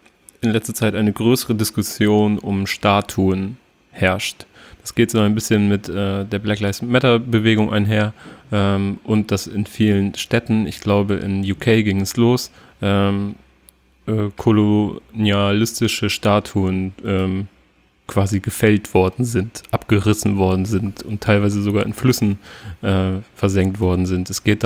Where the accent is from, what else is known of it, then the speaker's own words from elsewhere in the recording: Lower Saxony, Germany; Also, ich sage immer aus der Nähe von Oldenburg.